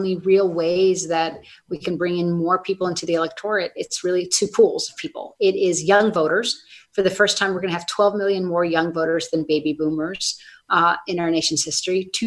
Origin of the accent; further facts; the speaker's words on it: Sonoma, California, United States; I grew up in Sonoma, and I was in college when Pete Wilson rose to power.